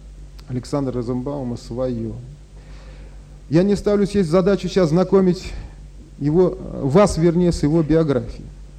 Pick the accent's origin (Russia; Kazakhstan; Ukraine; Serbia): Russia; Moscow; мы коренные москвичи